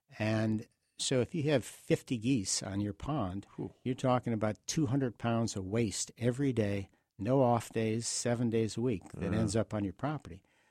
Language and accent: English; Detroit, Michigan, United States; You know, it used to be, I grew up in Detroit, and I can remember them flying over as a kid and just stopping